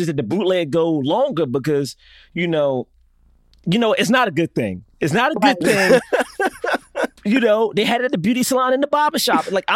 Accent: Washington, District of Columbia, United States; Look, I grew up in Southeast.

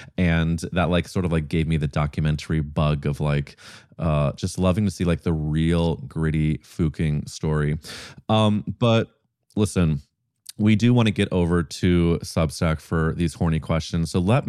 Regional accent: St. Louis, Missouri, United States; I'm from St. Louis, Missouri, and I felt like when I was growing up that I was the only gay person besides the guy who cut my family's hair.

